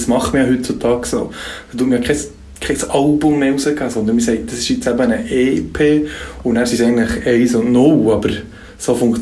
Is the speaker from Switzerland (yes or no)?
yes; Schwarzenburg, Bern, Switzerland; dort, wo ich aufgewachsen bin, in Schwarzenburg, beim Wasserreservoir